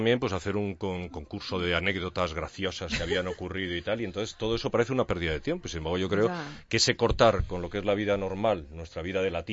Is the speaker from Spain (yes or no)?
yes; Madrid, Community of Madrid, Spain; Y yo también soy de Madrid.